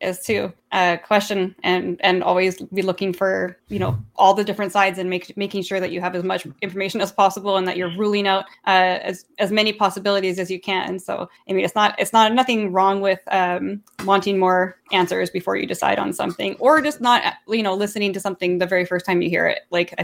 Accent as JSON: {"language": "English", "country": "Canada", "said": "I am a Canadian."}